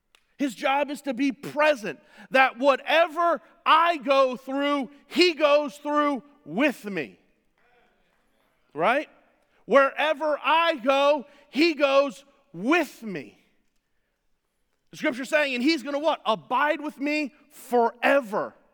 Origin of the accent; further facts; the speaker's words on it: New York City, New York, United States; Now, it may also be because I was raised in New York City, okay? But that's the way I was raised.